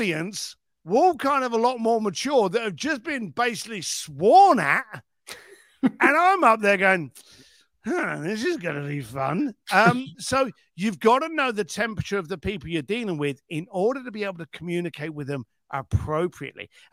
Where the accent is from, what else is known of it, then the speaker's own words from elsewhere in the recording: England, United Kingdom; I'm British